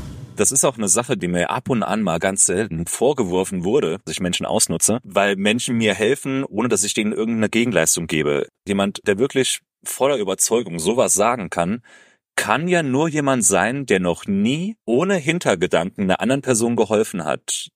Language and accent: German; Saarland, Germany; du erwischst mich gerade in meiner Heimat im Saarland